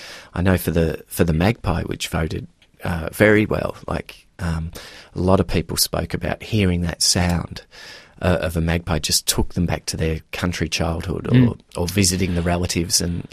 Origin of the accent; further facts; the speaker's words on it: Melbourne, Victoria, Australia; the area where I grew up in Bayside, Melbourne